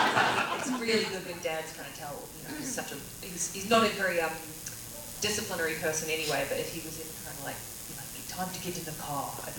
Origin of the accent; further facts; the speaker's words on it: New Zealand; My dad's South African, and both my parents are from, mum's from Zimbabwe, but we grew up in New Zealand